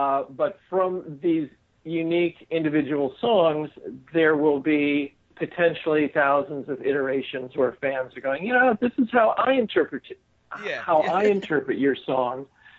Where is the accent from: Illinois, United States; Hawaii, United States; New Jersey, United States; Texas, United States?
Illinois, United States; Chicago; I was a little embarrassed because it is my hometown. I grew up there. I spent my early teens hanging out at Wax Trax Records in Chicago